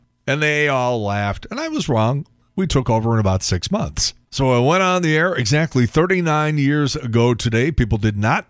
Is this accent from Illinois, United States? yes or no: yes; Chicago, Illinois, United States; I said, well, I'm from Chicago, and I would really like to get back to the Midwest. I don't think I'm an East Coast guy.